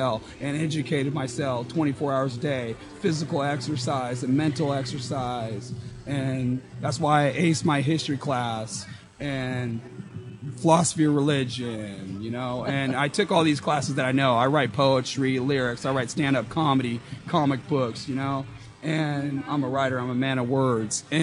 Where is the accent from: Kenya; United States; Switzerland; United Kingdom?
United States; Portland, Oregon; I love Portland. I was born and raised. I was born on Morgan and Albina in my living room, natural birth.